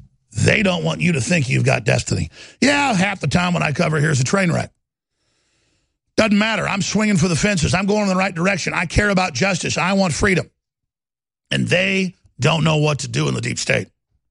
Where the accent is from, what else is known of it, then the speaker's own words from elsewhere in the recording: Texas, United States; but simply growing up in Texas as Americana around men who'd fought for the country and who knew the score